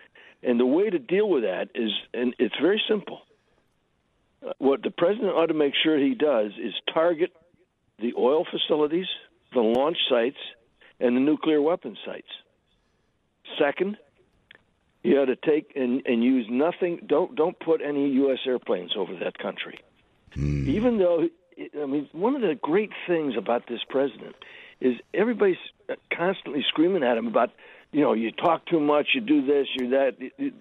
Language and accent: English; New York, United States; Since I grew up in New York, I know how to drive in ice and snow.